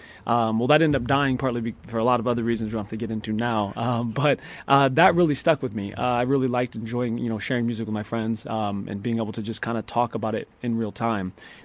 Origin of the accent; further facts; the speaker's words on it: Midwest, United States; Like, I'm from the Midwest, like a small town where, you know, we were always the underdog, whether it was in sports, business, it didn't matter.